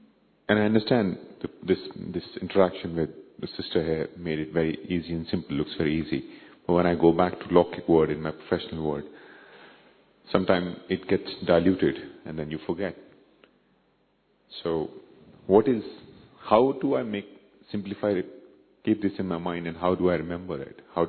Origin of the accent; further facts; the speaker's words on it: India; now in Delhi, India; I am from Bharat. Yes, I live in Delhi. But I travel between Delhi and London quite often.